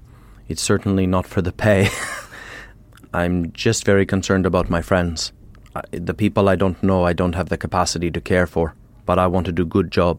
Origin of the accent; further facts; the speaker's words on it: Canada; I come from Canada